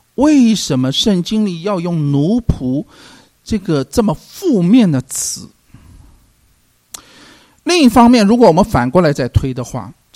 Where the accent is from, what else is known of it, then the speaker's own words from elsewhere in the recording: China; 那真的是啊，我们中国人讲的哈，这个是可忍孰不可忍